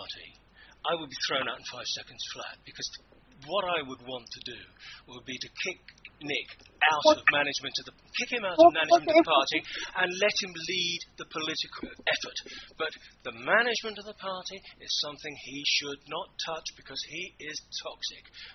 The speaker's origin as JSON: {"language": "English", "region": "London", "country": "United Kingdom", "tie": "born or raised there"}